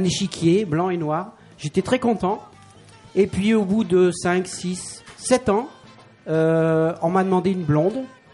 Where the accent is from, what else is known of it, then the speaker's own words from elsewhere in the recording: Lille, Hauts-de-France, France; je suis lillois, parce que j'avais une grand-mère flamande.